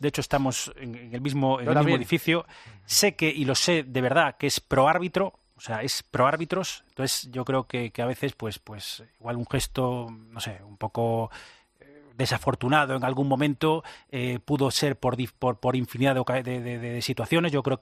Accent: Vigo, Galicia, Spain; O sea, yo soy un apasionado del fútbol. Soy de Vigo.

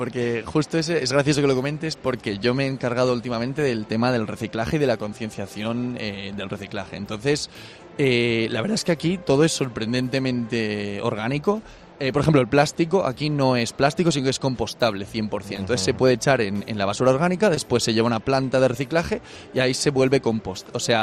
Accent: Madrid, Community of Madrid, Spain; Yo soy de Madrid, pero de la periferia. Yo vivo en Galapagar, en concreto.

